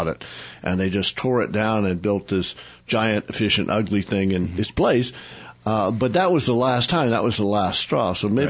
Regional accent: Claremore, Oklahoma, United States; now in Sedona, United States; It looks sort of like my hometown in Oklahoma, Claremore, and it has so it has this really compact area with lots of stores and stuff, and it's so walkable.

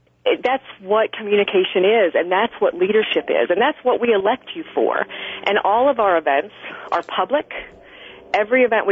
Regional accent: Arkansas, United States; now in Arizona, United States; Well, I'm originally from Arkansas, so you'll hear the accent come out as we go, and I moved to Arizona in 98.

